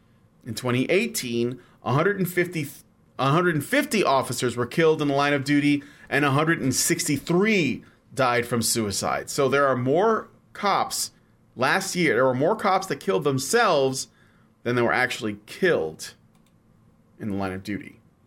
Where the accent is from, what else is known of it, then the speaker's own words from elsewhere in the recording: Chicago, Illinois, United States; and I'm actually interested in this story myself, so obviously, as a Chicagoan.